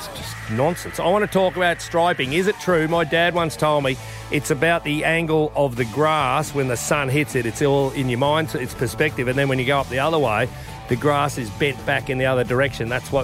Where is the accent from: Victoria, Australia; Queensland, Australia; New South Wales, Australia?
Queensland, Australia; I grew up on Maundrell Terrace, about 200 metres away from Roadie Meats, so I'll go out there and collect the hams.